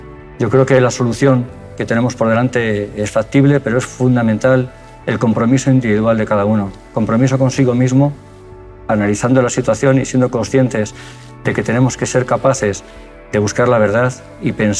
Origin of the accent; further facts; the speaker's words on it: Spain; yo como español me siento obligado a decir